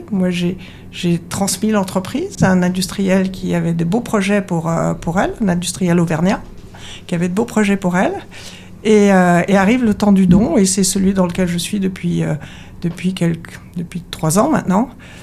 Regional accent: Switzerland; born there; Et puis, il ne faut pas oublier que je suis née en Suisse.

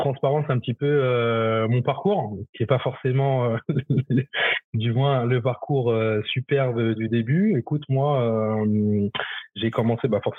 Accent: Île-de-France, France; Donc moi, je suis d'Île-de-France. Donc j'ai vraiment tout quitté pour aller vivre cette aventure-là.

